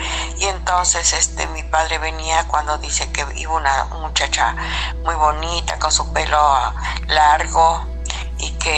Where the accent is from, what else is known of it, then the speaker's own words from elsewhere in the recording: Ciudad Mendoza, Veracruz, Mexico; estamos en el estado de Veracruz, en Ciudad Mendoza, Veracruz, México.